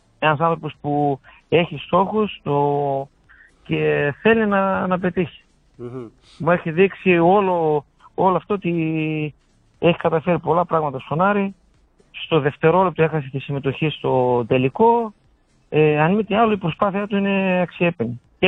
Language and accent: Greek; Kavala, Eastern Macedonia and Thrace, Greece; δεν είμαστε Χωριανοί, εγώ είμαι από Καβάλα.